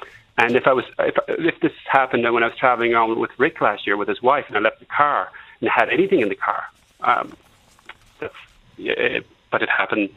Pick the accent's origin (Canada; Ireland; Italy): Ireland; Connacht; I'm from the Gaeltacht. Originally.